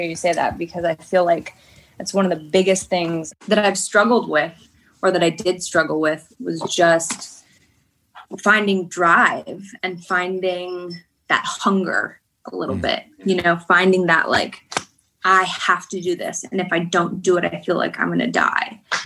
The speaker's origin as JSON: {"language": "English", "region": "Kentucky", "country": "United States", "tie": "born there", "said": "It's so strange, too, whenever I think about that I was born in Kentucky. Like, does that kind of make me a Southern woman?"}